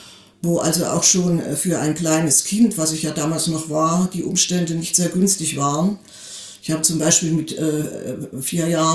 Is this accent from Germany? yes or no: yes; Thuringia, Germany; also born or lived in Leipzig; Also ich bin ja eigentlich wider Willen in den Thüringer Wald gekommen. Ich bin ja in Leipzig geboren und meine Mutti zog mit mir, da war ich noch nicht ganz 4 Jahre alt, wieder zurück in ihre Heimat.